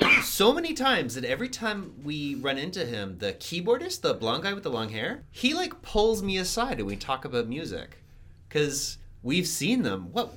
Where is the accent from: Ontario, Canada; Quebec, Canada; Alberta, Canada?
Ontario, Canada; Burlington; also born or lived in Hamilton; When I moved, because I originally grew, I say that I'm from Hamilton, but I grew up in Burlington, which is a suburb of Toronto.